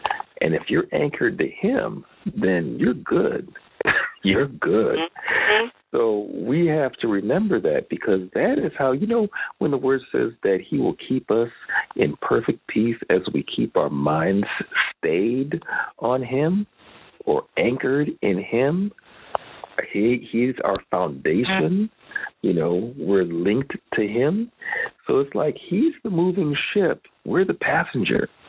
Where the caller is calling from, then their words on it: Lakewood, Washington, United States; Good morning, everybody. … I am calling in from Lakewood, Washington, and I am very grateful for new seasons.